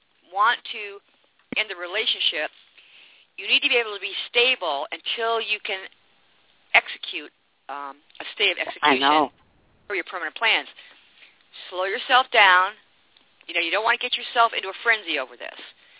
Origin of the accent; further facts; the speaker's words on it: New England, United States; And I know that in New England, because I was born and raised in New England, it's kind of hard to get you out of that house.